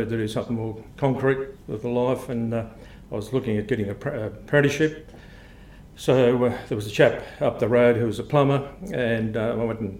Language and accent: English; Grafton, New South Wales, Australia; born there; Yes, look, I was born in 1953 in Grafton at Runnymede Hospital.